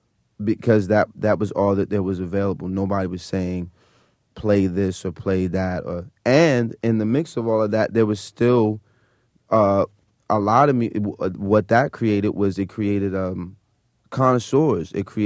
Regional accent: Brooklyn, New York, United States; Well, I was born in Downstate Hospital in Flatbush, and I was raised in Bedford-Stuyvesant and in Roosevelt Projects. And then when I was around 9 or 10, moved back to Flatbush. And I'm a Brooklyn resident to this day.

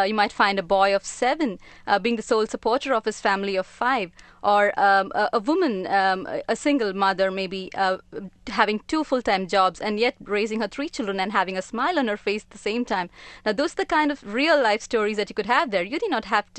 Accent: India; I'm looking at this movie as an Indian and someone who can empathize with someone in the slums

